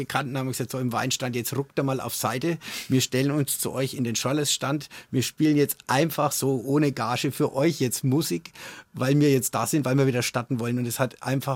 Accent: Bavaria, Germany; accent: Franconian; Aber wenn mein Gegenüber kein Dialekt spricht, dann gehe ich da automatisch auf Fränkisch mit Allerweltsakzent heute.

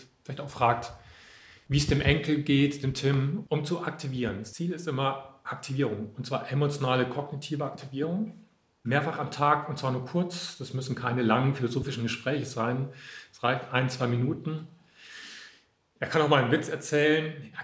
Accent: Munich, Bavaria, Germany; Ich komme aus München.

